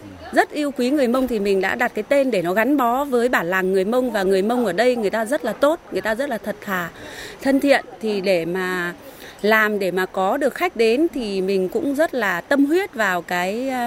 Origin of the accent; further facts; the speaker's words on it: Yên Bái, Vietnam; mình là gốc người Yên Bái. Trước thì mình đã làm ở trên Sapa.